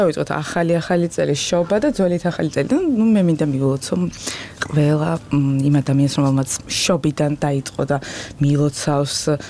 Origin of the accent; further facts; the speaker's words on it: Kakheti, Georgia; ჯერ ერთი რო კახელი ვარ, მერე ქიზიყელი.